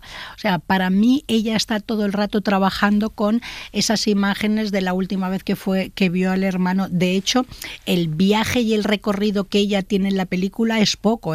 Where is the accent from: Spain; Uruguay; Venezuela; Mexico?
Spain; Gavà, Catalonia; la gente tampoco me asocia que soy catalana